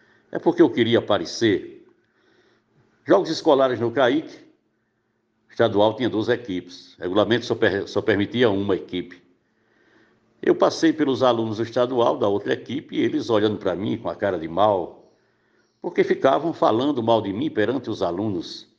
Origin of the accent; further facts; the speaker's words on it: Brejo do Cruz, Paraíba, Brazil; Eu sou natural de Brejo Cruz, morei, nasci na zona rural, tenho pouco conhecimento da cidade